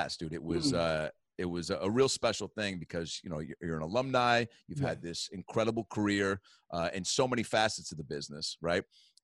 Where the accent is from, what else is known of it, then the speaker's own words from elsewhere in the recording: Seattle, Washington, United States; I'm from Seattle, Washington.